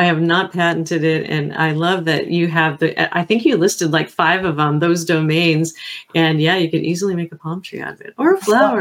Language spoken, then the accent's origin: English; Hawaii, United States; I am Hawaiian, and I like being able to show this picture whenever I mention life domains.